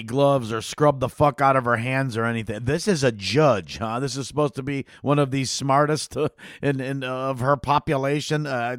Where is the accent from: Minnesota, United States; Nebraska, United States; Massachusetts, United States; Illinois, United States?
Illinois, United States; Schaumburg; I grew up in a town with 75,000, you know, and we often went to the neighboring town. I was raised in Schaumburg. And next to it is Hoffman Estates, Illinois.